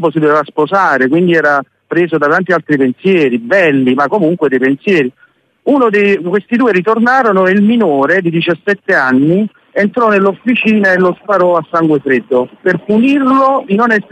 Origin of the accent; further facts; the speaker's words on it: Naples, Campania, Italy; quel grande cuore che abbiamo dimostrato in tante occasioni come napoletani